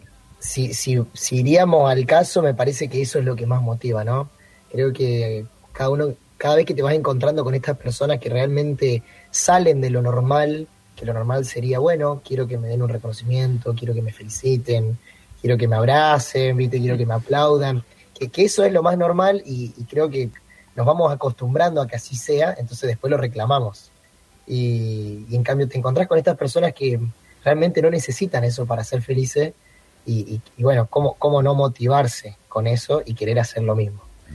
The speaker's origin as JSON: {"language": "Spanish", "region": "Chaco", "country": "Argentina", "lives_now": "Zárate, Argentina", "said": "yo me vine de muy lejos, ¿no? Porque soy del Chaco, y me vine hasta acá a Zárate"}